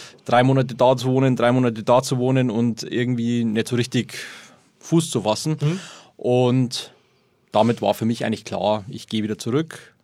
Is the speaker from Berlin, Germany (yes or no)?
no; Bavaria, Germany; also ich bin aus New York heimgekommen und habe relativ schnell gemerkt, im Bayerischen Wald komme ich an meine Grenzen.